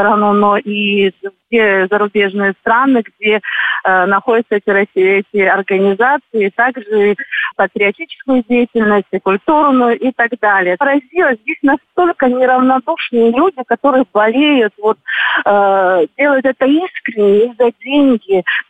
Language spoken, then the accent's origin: Russian; Abkhazia, Georgia; Абхазия, мы из Абхазии, получается